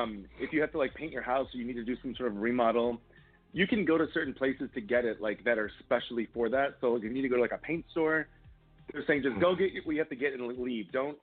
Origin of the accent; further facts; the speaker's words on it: Michigan, United States; I'm not from Lansing, but I'm from Michigan